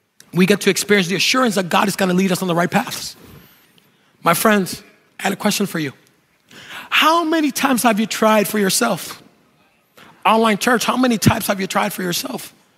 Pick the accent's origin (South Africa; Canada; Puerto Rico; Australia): Puerto Rico; now in New England, United States; let me not include me because I'm from Puerto Rico